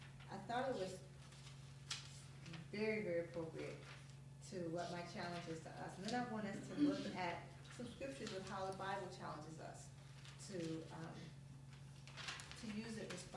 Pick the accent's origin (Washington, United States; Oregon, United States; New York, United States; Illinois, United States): Illinois, United States; I'm from Illinois, so I somewhat remember this. I was moving back to Illinois during the election.